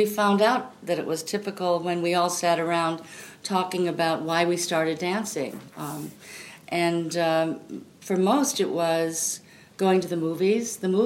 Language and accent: English; Royal Oak, Michigan, United States; also born or lived in Pontiac; I grew up in the suburbs of Detroit, Royal Oak, Michigan.